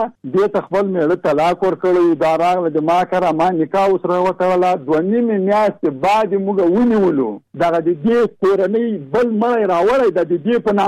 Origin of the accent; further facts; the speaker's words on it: Jalalabad, Nangarhar, Afghanistan; د جلال آباد